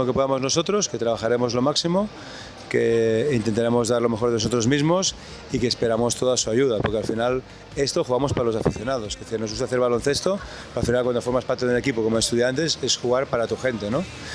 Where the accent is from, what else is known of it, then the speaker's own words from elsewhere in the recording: Spain; Me hace ilusión entrar en mi país, en la Liga CB